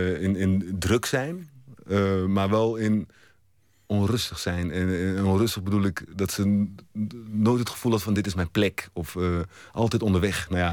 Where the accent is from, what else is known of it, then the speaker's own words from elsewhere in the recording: Rotterdam, South Holland, Netherlands; accent: Rotterdam; En ik kom uit Rotterdam